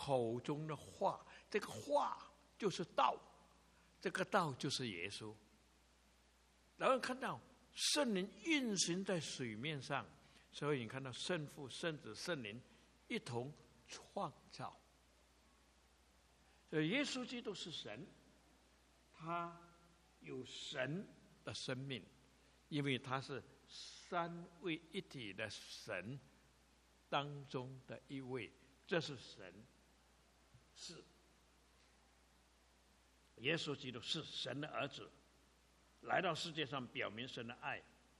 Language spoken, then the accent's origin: Chinese; China; 就是我们中国人有四千年、五千年的文化历史，都讲不清楚世界是怎么来的。